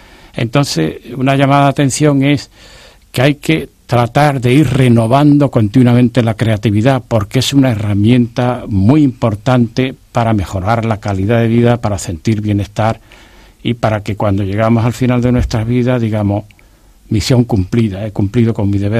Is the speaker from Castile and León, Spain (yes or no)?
no; Andalusia, Spain; yo soy andaluz y yo prácticamente ha sido un humor continuo durante mi infancia y durante mi juventud.